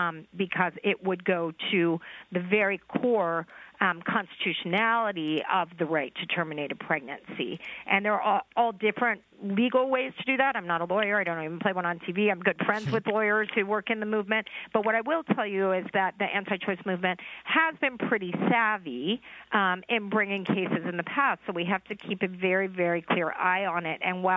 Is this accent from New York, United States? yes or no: no; Texas, United States; I'm a Texan. I'm from Texas.